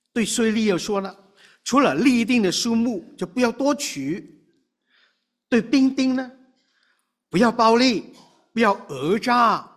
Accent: China; 那这个要悔改呢，对于我们从中国来的呢，那就很合适的，很重要的提醒。

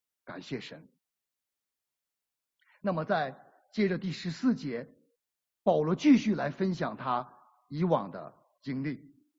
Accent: China; 那我想这个中文的翻译对我们中国人来讲可能并不陌生啊

